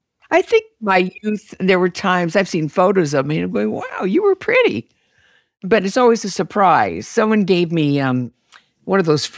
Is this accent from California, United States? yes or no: yes; Los Angeles, California, United States; I was raised in Hancock Park in L.A.